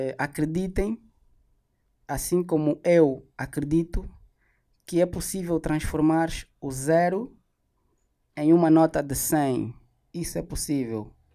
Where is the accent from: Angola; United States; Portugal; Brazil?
Angola; União como angolano, vamos nos dar as mãos.